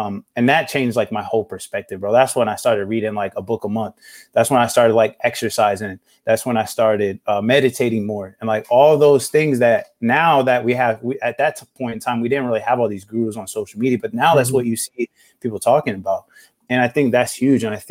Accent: Indiana, United States; also born or lived in Texas; Basically, we grew up in Indiana with him from the time I was in second grade to like sixth or seventh.

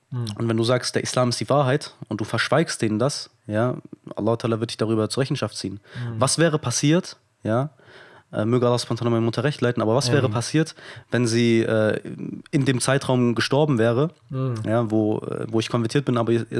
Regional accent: Frankfurt, Hesse, Germany; ich bin im Vorort von Frankfurt groß geworden, wo an sich sehr viele Muslime leben.

